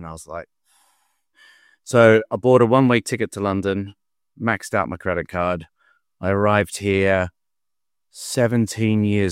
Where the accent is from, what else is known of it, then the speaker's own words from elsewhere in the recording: Perth, Western Australia, Australia; now in Newcastle upon Tyne, United Kingdom; So I'm from Perth in Western Australia originally.